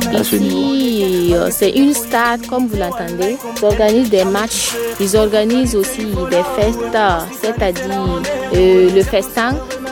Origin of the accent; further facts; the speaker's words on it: Kaya, Centre-Nord, Burkina Faso; Je suis venue de Kaya, tout précisément à Pisla.